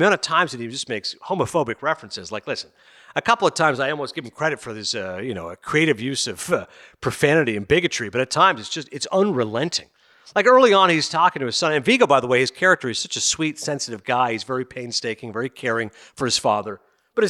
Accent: Kingston, Ontario, Canada; So I grew up in Kingston, Ontario. Watertown is right across the board. It's an hour away.

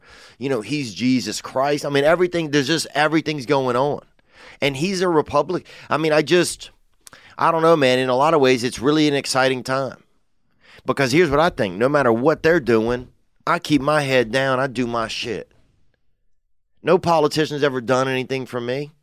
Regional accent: New Orleans, Louisiana, United States; I grew up around New Orleans, and they got a St. Charles over there.

